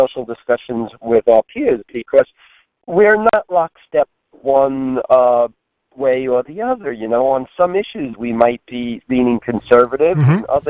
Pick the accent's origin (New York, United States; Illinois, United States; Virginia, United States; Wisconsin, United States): New York, United States; Holbrook; I'm from Holbrook.